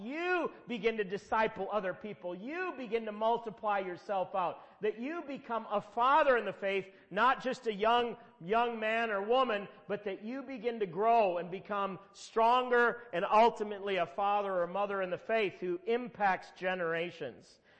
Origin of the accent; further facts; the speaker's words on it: Minnesota, United States; even though I'm from Minnesota, I was thoroughly converted under Reggie White.